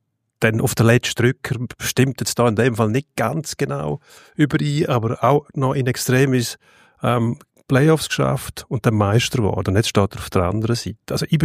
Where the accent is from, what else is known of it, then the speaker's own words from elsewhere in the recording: German-speaking Switzerland, Switzerland; Also, Lausanne Tigers, ja, das ist für uns Deutschschweizer natürlich Tigers, die sehr interessant sind.